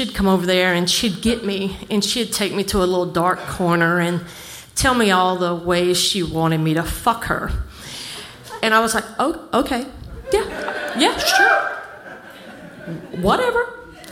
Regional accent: New Orleans, Louisiana, United States; I grew up in New Orleans. I'm 8 years old. I'm walking down Bourbon Street to go to my mom's club that she ran

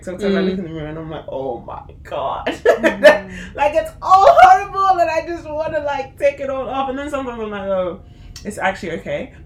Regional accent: Sheffield, Yorkshire and the Humber, United Kingdom; one of three black people, because I grew up in Sheffield.

